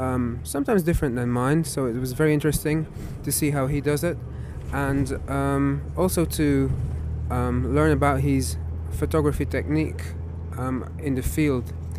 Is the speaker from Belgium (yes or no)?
yes; Belgium; from Belgium.